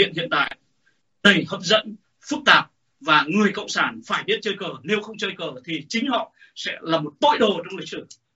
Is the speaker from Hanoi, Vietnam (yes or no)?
no; Nghệ An, Vietnam; Thế thì đặc tính của người Nghệ, tôi là một người Nghệ